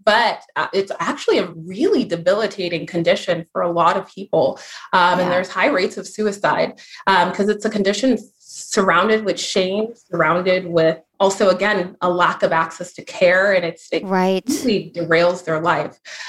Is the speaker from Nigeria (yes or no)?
yes; Nigeria; but I'm super competitive, and I'm Nigerian. We are cocky. We are tough.